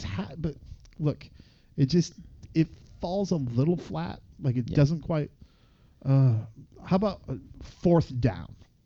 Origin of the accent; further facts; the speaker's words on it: Canada; We're Canadian.